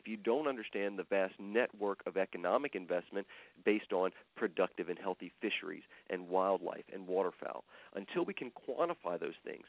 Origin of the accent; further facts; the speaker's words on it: Louisiana, United States; I'm so proud of the fact that I come from Louisiana because it represents a culture and a type of people that lived on a dynamic landscape for centuries.